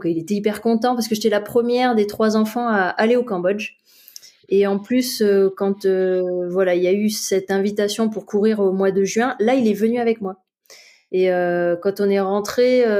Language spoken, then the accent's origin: French; France; Alors après, ouais, j'ai grandi en France, hein, donc c'est délicat.